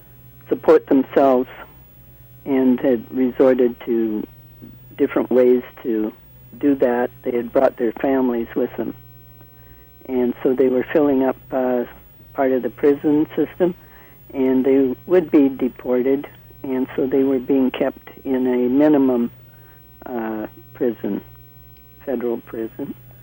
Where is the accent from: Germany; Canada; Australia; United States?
Canada; Moose Jaw, Saskatchewan; born there; because I'm not born in Tibet. I was born in Moose Jaw. I was a ski instructor for a long time